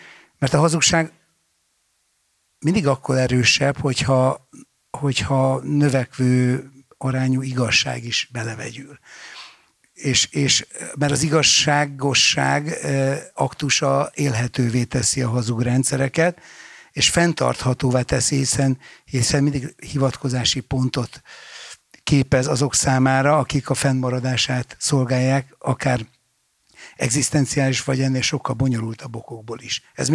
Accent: Budapest, Hungary; ez különösen a 12. kerületben, ahol én felnőttem

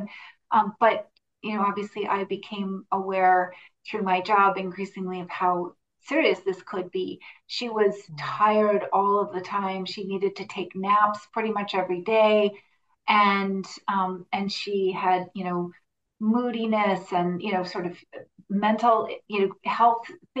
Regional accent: New York City, New York, United States; We grew up in New York City, so it was a very different

